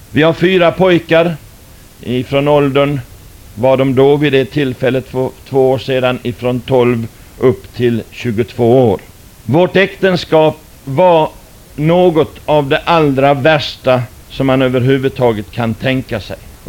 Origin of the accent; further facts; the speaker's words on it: Malmö, Skåne, Sweden; also born or lived in United States; Jag har vuxit upp i Amerika från början, mina första levnadsår, och sedan så småningom så kom jag till Malmö, och där fick jag växa upp i ett kristet hem, i en frireligiös miljö. Och jag tillhörde en frikyrka i Malmö till dess jag var 15 år.